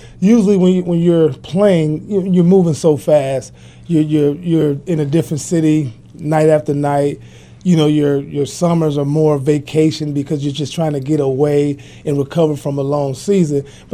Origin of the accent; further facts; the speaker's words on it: Carbondale, Illinois, United States; I'm from Carbondale, Illinois, small city.